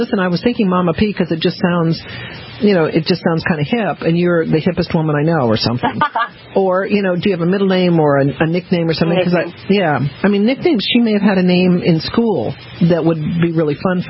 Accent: the South, United States; See, I'm Southerner

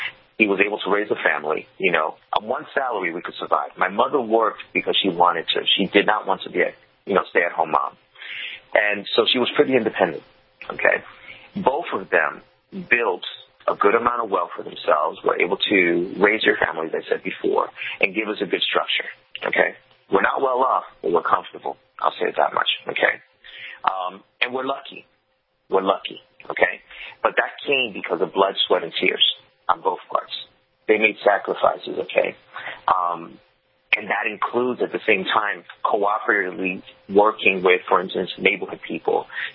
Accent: New York, United States; Look, I'm a New Yorker. At the end of the day, I'm a New Yorker. I'm never going to escape that.

